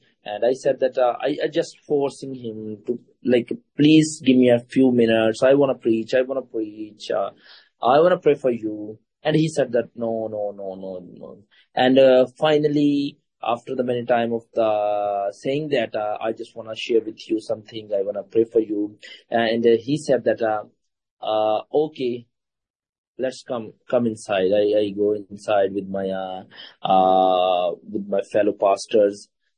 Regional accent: Pakistan; English is a second language; I'm from the Pakistan, and we're serving Lord Jesus Christ over here last 10 years. And yeah, just I'm newly here.

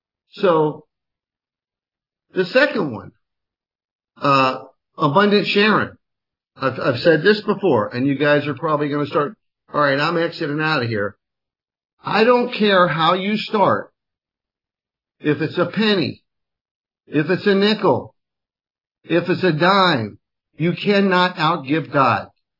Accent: Miami, Florida, United States; Growing up in Miami, just take it from there.

